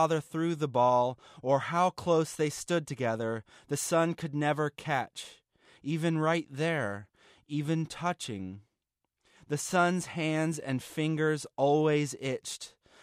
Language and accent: English; Atlanta, Georgia, United States; I'm from Atlanta, Georgia.